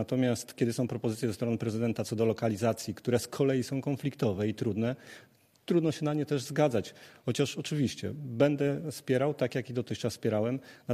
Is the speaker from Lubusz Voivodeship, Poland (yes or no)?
yes; Zielona Góra, Lubusz Voivodeship, Poland; Też jestem rodowitym zielonogórzaninem. Tutaj się urodziłem, tutaj się wychowywałem, tutaj mieszkałem, tu się bawiłem, tu się także uczyłem.